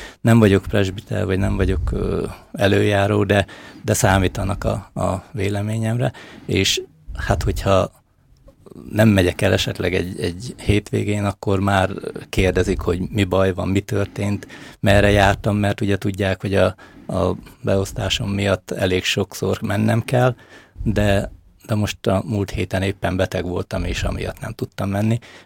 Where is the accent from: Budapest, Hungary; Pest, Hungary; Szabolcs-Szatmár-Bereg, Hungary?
Szabolcs-Szatmár-Bereg, Hungary; Nagykálló; Ugye én Nagykállóban nevelkedtem, és az az utca, ahol mi laktunk, az most tulajdonképpen főutca.